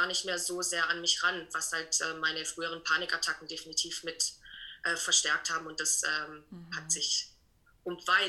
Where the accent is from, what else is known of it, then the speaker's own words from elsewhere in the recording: Germany; now in St. Gallen, Switzerland; ich bin 31 Jahre, lebe seit jetzt knapp 2 Jahren in der Schweiz. Wie man hört, ich komme aus Deutschland, lebe in St. Gallen auf einem Hof